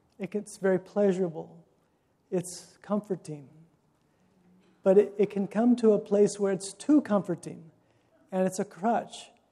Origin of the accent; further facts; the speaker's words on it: United States; I'm American, right? I like variety. I grew up with variety.